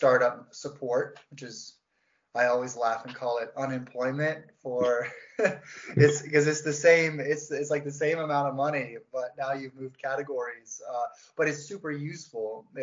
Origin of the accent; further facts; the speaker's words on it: Florida, United States; now in Finland; I'm an American. I was born in Southwest Florida in the United States.